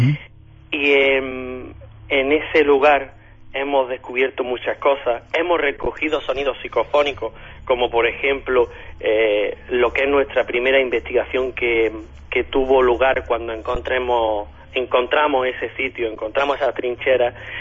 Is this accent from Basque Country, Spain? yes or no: no; Granada, Andalusia, Spain; Helen, Cristina y por último yo, que somos de Granada.